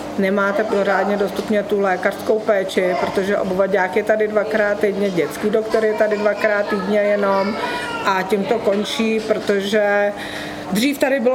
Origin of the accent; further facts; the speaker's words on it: Jirkov, Ústí nad Labem Region, Czechia; pocházím původně z Podkrušnohoří, z městečka Jirkov.